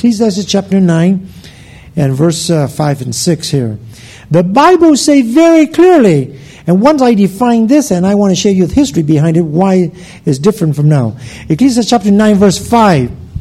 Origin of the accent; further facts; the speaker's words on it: Vietnam; English is a second language; moved away; Now, I don't know about you, but I come from Vietnam. I experience a lot of spiritualism.